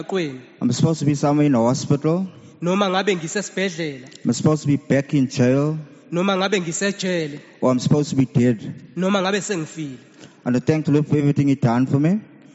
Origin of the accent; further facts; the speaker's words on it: Durban, KwaZulu-Natal, South Africa; I'm coming from Durban in Durban.